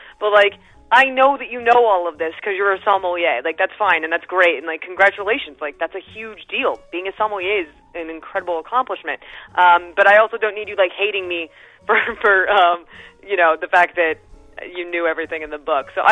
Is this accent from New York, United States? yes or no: no; California, United States; now in Los Angeles, United States; I'm from California. I'm from outside of Los Angeles, and I moved to LA 10 years ago to pursue comedy writing and performing.